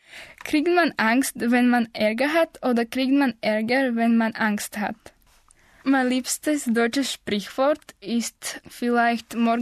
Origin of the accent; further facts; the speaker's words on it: Slovakia; German is a second language; komme aus der Slowakei. Ich bin im Jahr 1999 geboren und ich bin Studentin.